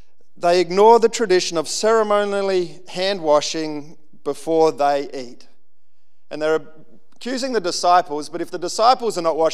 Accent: Central Australia, Australia; I just do that out of habit of growing up in Central Australia

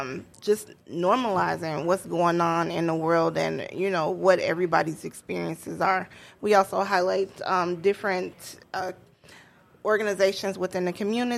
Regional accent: Chicago, Illinois, United States; moved away as an adult; I wasn't born here, right? I come from Chicago, Illinois, and so it's a different experience for me moving here as an adult as it would be for somebody that has grown up here already.

